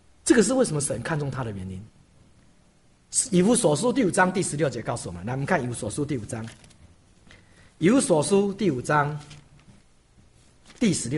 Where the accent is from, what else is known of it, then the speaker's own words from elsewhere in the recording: Taiwan; 如果以我的故乡来讲，事实上以前是台北市的人最忙，现在已经不是这样了。我看每一个市都是很忙，为什么？因为现在台湾就是责任制的国家。